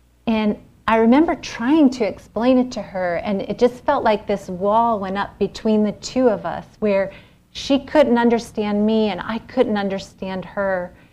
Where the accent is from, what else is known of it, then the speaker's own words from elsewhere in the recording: Pennsylvania, United States; I grew up in Pennsylvania. I grew up on a farm in a very rural area.